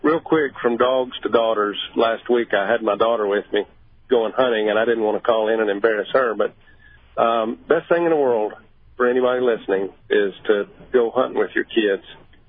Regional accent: Tennessee, United States; I grew up in Lauderdale County, Tennessee, and my uncle had German Shorthairs.

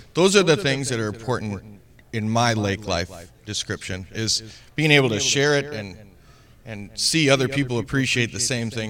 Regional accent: Minnesota, United States; born and raised in Minnesota. So, I grew up right on a lake.

